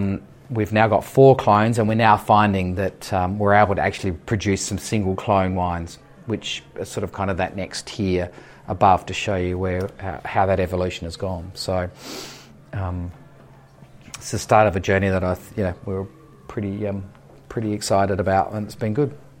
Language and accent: English; South Australia, Australia; I grew up in the Barossa, I can say that. I kind of grew up with a 100-year-old vine